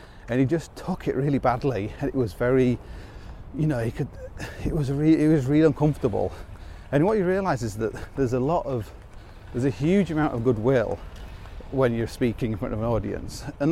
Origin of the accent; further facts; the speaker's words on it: Hull, Yorkshire and the Humber, United Kingdom; Like when I grew up in Hull, and I knew a lot of, before I left